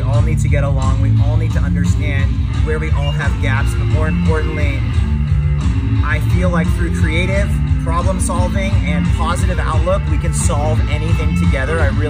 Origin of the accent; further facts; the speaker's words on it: Boston, Massachusetts, United States; I'm from Boston, so I walk a lot